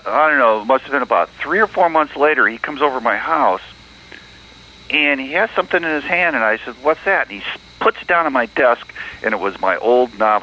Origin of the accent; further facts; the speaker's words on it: Ohio, United States; I was from Ohio, so I would talk basically about 500 to 1,000 miles.